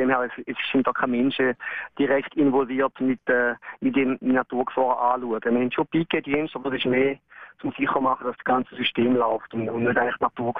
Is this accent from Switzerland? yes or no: no; Canberra, Australian Capital Territory, Australia; als ich in den 70 Jahren aufgewachsen bin in Canberra.